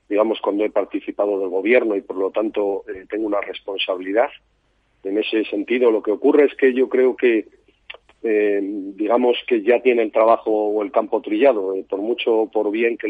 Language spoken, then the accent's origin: Spanish; Madrid, Community of Madrid, Spain; Yo soy madrileño de estos que dicen de muchas generaciones, ¿no?